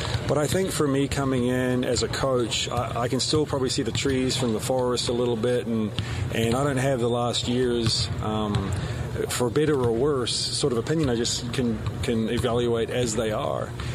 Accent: Tennessee, United States; We joke about, I think he was joking, I was from Tennessee.

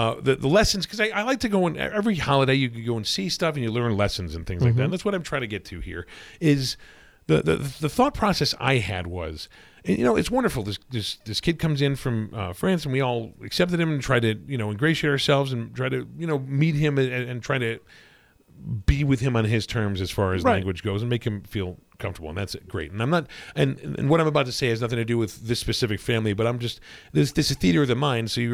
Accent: New England, United States; I personally grew up learning French because I was raised in New England so from fourth grade to high school, they taught me French just as a matter of course.

